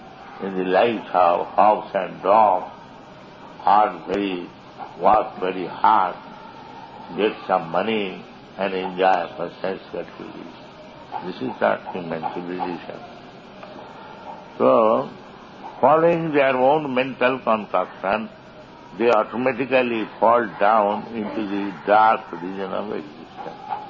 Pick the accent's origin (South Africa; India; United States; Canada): India